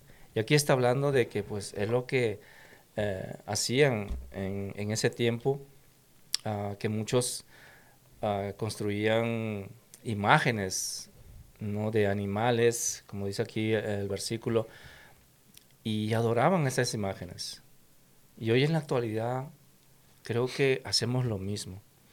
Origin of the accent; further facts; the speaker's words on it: Peru; tú de México, Dino, yo, bueno, yo de Perú